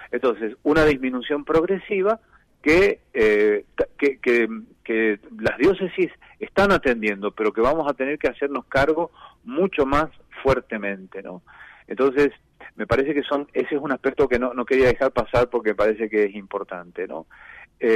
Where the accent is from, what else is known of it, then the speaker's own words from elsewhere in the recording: Argentina; pero somos todos argentinos